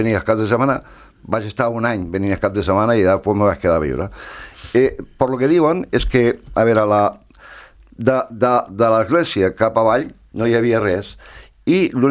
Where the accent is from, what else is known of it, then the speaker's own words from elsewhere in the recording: Barcelona, Catalonia, Spain; now in Calella, Spain; Jo tampoc no soc fill de Calella, jo soc de Barcelona. I, bueno, me vaig venir aquí, vaig agafar un pis per dir, bueno, vindré cap de setmana, i m'he quedat.